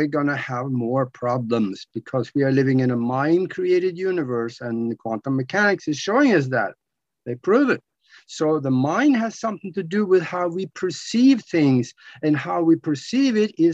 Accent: Northern Norway, Norway; moved away; I grew up in Norway, you know, up right up there, you know, in the north where we have polar bears for pets.

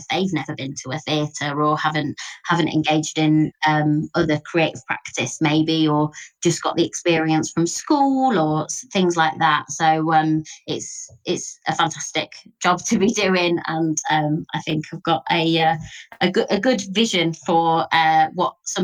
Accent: Leicester, East Midlands, United Kingdom; moved away as an adult; now in Leeds, United Kingdom; I'm from Leicester and I've been in Leeds since I came to come to uni, so I'm a student that never left

